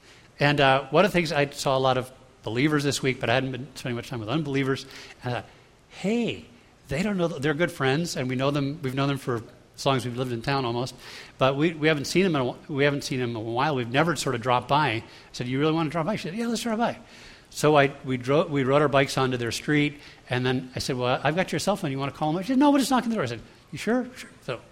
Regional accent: United States; sir, excuse me, I'm a pastor from the United States, and my son and I are just traveling

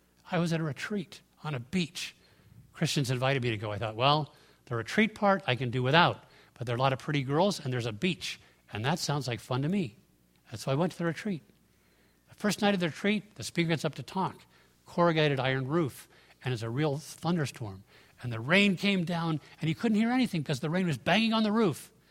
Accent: Connecticut, United States; My church growing up in Connecticut was a church that the IBM fortune built.

